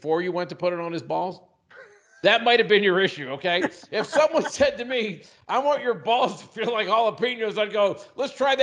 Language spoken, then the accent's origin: English; Pittsburgh, Pennsylvania, United States; GNC is a Pittsburgh-based company, and I grew up in Pittsburgh.